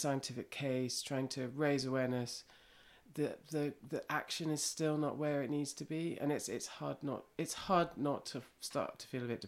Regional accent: London, United Kingdom; I grew up in London. I mean, I was born in London, grew up. We didn't have a garden, and I loved outside space.

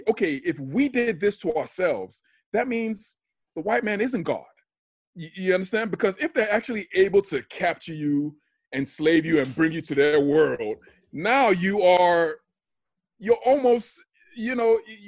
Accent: Nigeria; Number one, I'm from Nigeria. Like I'm from Africa, right?

